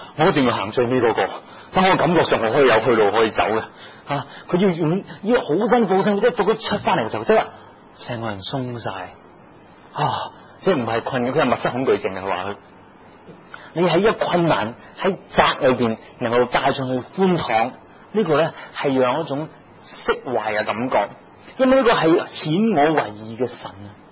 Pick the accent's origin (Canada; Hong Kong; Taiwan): Hong Kong; 一句平反很多时候都是我们香港人常讲的字眼。